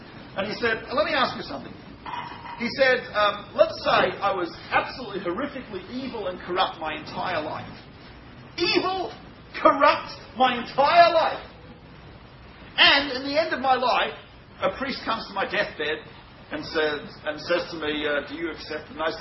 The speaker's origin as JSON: {"language": "English", "country": "Australia", "said": "Because I'm Australian, so if you go to my class, it's part of it."}